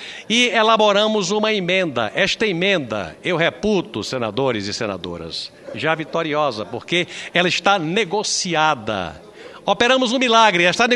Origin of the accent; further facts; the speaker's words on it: Rio Grande do Norte, Brazil; Eu sou do Rio Grande do Norte, eu sou do Nordeste, eu tenho a obrigação de procurar o aproveitamento de áreas vocacionadas para gerar emprego para a minha região